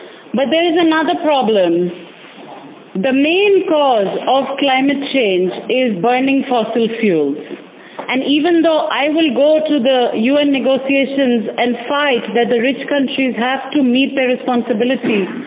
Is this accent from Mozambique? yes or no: yes; Mozambique; English is a second language; I come from Mozambique, where less than 20% of people have access to electricity.